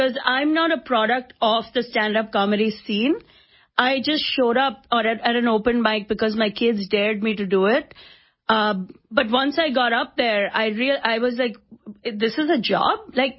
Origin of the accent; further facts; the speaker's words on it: India; I remember thinking, as an Indian person, that show was like a horror show for us.